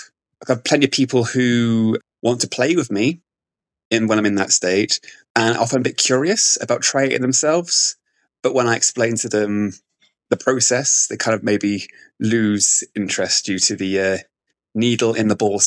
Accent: London, United Kingdom; now in Manchester, United Kingdom; I am an adult entertainer, sex worker, and MC from the United Kingdom, born and bred in London, but currently living in Manchester.

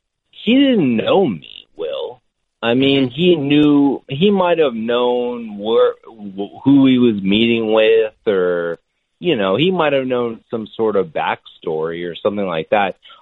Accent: Palm Beach, Florida, United States; I grew up in Palm Beach, Florida, which is about 45 minutes from Miami

